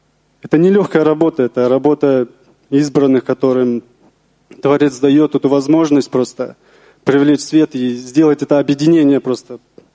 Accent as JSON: {"language": "Russian", "town": "Shchuchinsk", "region": "Akmola Region", "country": "Kazakhstan", "said": "из Щучинска"}